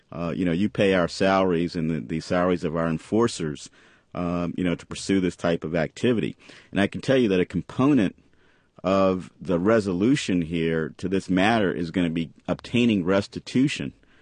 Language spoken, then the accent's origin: English; Louisville, Kentucky, United States; since I grew up in Louisville.